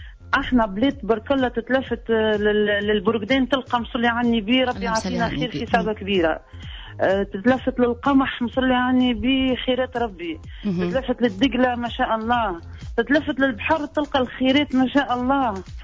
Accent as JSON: {"language": "Arabic", "country": "Tunisia", "said": "احنا كمواطنين تونسيين"}